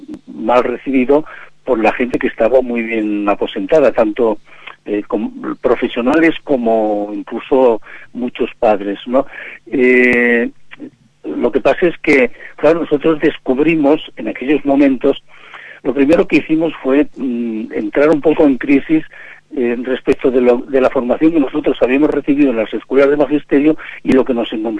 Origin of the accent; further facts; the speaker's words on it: La Solana, Castilla-La Mancha, Spain; Yo soy de, nací en La Solana, en un pueblo de la provincia de Ciudad Real